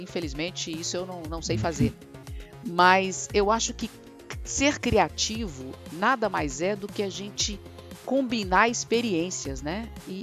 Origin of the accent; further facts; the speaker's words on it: Juiz de Fora, Minas Gerais, Brazil; Sou mineira de Juiz de Fora, conhecida como Carioca do Brejo